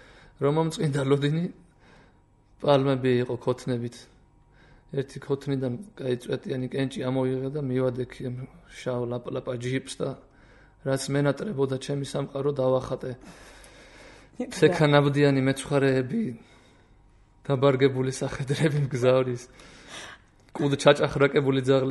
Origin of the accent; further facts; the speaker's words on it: Kakheti, Georgia; also born or lived in Tbilisi; სანახევროდ თბილისში ვიზდებოდი მე და რომ მომენატრებოდა ჩემი კახეთი და ჩემი კუთხის ხალხი